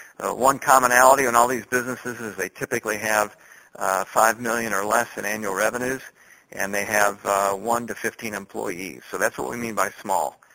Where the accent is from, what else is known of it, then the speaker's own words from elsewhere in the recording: Midwest, United States; now in Virginia, United States; We moved to Virginia here about 25 years ago. My wife and I was born and raised out in the Midwest, so I had a lot of the Midwest values.